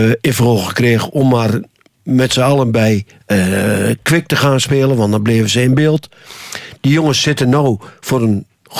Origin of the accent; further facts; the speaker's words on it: Overdinkel, Overijssel, Netherlands; Ik kom uit Overdenkel.